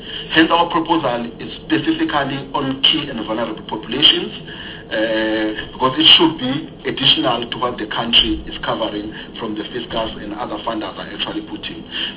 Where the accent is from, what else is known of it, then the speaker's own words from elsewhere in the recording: KwaZulu-Natal, South Africa; it's got nothing to do with the fact that I'm from KwaZulu-Natal.